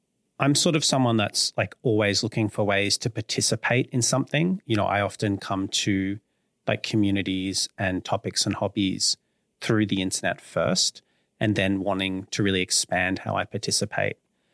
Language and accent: English; Melbourne, Victoria, Australia; also born or lived in United Kingdom / Canberra; I've lived in rural Victoria, I've lived in the UK, I've lived in Canberra. But I grew up in Melbourne and I live here now and I'll probably live here for much, much longer.